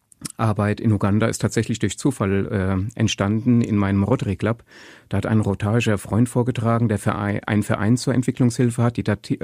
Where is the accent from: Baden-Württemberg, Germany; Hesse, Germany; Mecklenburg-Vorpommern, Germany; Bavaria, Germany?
Hesse, Germany; Dornburg-Langendernbach; Aus dem schönen Dornburg-Langendermbach. Das liegt im Westerwald, aber auf der kleinen hessischen Seite des Westerwaldes.